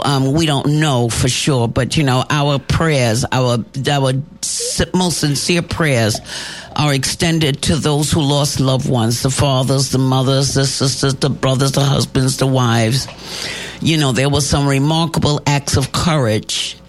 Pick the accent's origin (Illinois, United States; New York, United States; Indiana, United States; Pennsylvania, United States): New York, United States; But you know what? I'm from New York